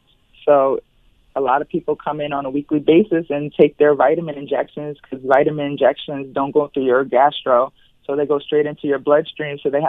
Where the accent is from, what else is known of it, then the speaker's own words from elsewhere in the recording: New York City, New York, United States; now in Miami, United States; I'm from New York City. I relocated to the Miami area 9 years ago.